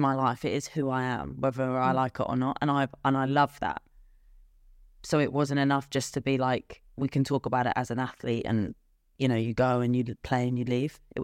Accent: England, United Kingdom; well, I'm typically English.

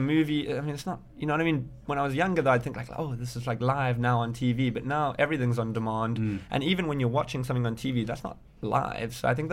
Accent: South Africa; As a South African, that's kind of like, it always gives you something to talk about because, you know, we're not used to the cold

